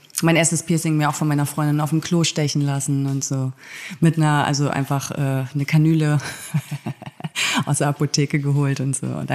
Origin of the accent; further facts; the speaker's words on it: Mecklenburg-Vorpommern, Germany; now in Berlin, Germany; Mecklenburg-Vorpommern auf der Insel Usedom.